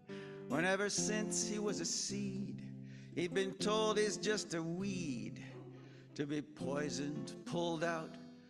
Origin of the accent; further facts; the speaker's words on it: New Jersey, United States; I'm from New Jersey. I don't expect too much.